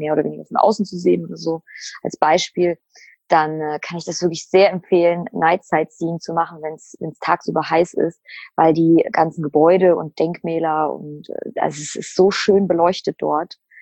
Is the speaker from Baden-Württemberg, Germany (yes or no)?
yes; Mannheim, Baden-Württemberg, Germany; Also ich komme ja hier aus Mannheim, wir haben ja die Pfalz vor der Haustür quasi